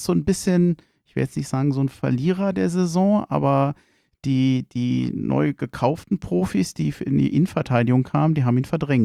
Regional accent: Berlin, Germany

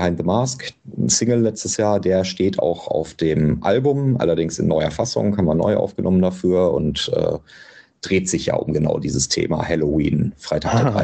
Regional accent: Bochum, North Rhine-Westphalia, Germany; Ich komme ja aus Bochum

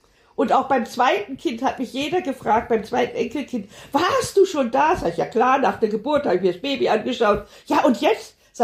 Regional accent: Bavaria, Germany; wie man bei uns in Bayern sagt.

